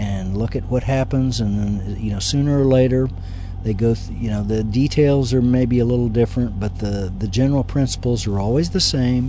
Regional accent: Kansas, United States; of course I was in Kansas where I grew up. I grew up in Kansas

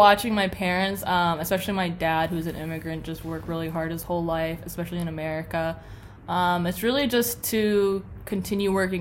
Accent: Valparaiso, Indiana, United States; So I grew up in Valparaiso, Indiana. It's about an hour from Chicago. My dad is a Korean immigrant.

